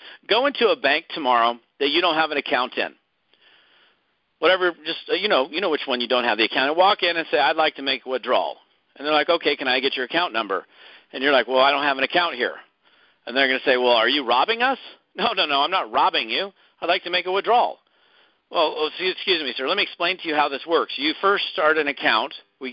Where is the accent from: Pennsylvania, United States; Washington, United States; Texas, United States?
Washington, United States; Seattle; also born or lived in Long Beach; now in Monterey, United States; I grew up in Seattle, Kirkland, Bellevue, Juanita, Finn Hill area, Seattle area. Lived there for most of my life. Moved to Long Beach, California. Went to Long Beach State.